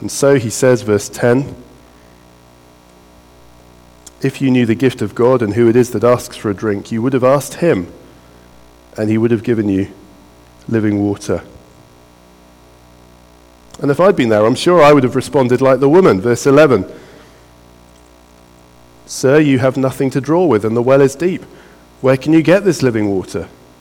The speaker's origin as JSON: {"language": "English", "region": "West Midlands", "country": "United Kingdom", "tie": "born or raised there", "said": "I grew up near the Malvern Hills, and I love the Malvern Hills"}